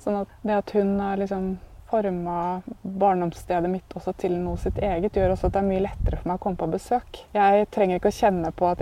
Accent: Askim, Østfold, Norway; fordi de har skjønt at jeg født og oppvokst i Askim

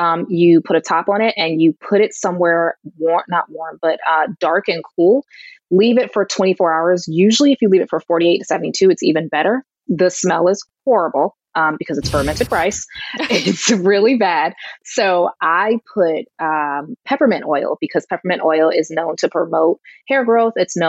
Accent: Connecticut, United States; I have seen people from my home state in Connecticut take it

